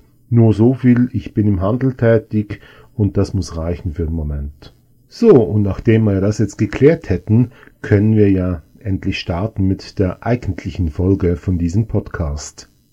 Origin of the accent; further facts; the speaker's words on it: Switzerland; Weil bei uns in der Schweiz ist es halt wirklich so